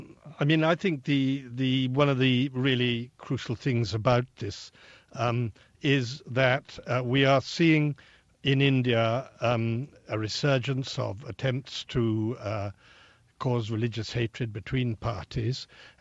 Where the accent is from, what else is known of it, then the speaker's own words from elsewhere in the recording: United Kingdom; None of the sort of disputes we have in my home country, Britain